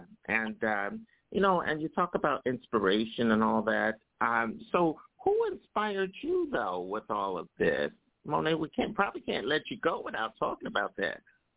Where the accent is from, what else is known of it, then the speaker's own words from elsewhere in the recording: New York City, New York, United States; New York City, my hometown here, where I live.